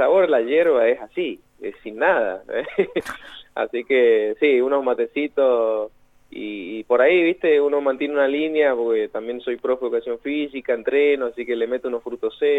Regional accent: Argentina; como buen argentino

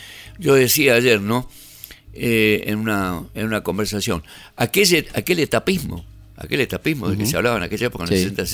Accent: Bolivia; cuando yo soy boliviano

